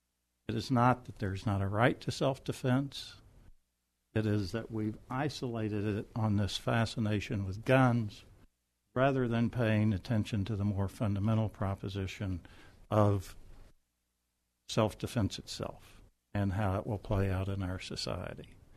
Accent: St. Louis, Missouri, United States; I'm from St. Louis.

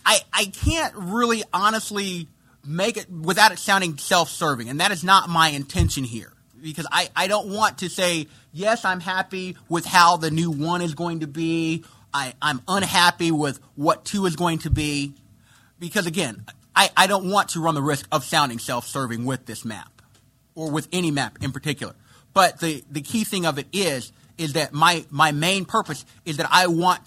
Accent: Sikeston, Missouri, United States; regardless of where I grew up in Sykeston, which is in CD8.

